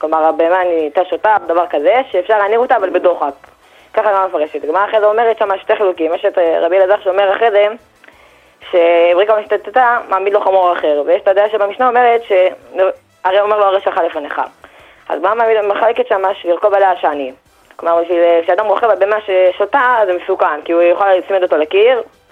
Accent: Bnei Brak, Tel Aviv District, Israel; אני מבני ברק.

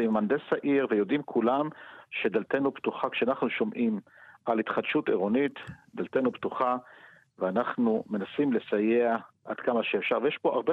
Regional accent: Tiberias, Northern District, Israel; now in Kfar Hittim, Israel; התחנכתי בטבריה, גדלתי בטבריה, זה לא שאני, אני גר בשני קילומטר מטבריה

